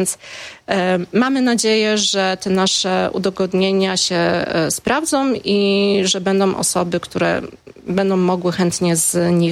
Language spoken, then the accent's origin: Polish; southern Poland, Poland; Ja jestem z południa Polski.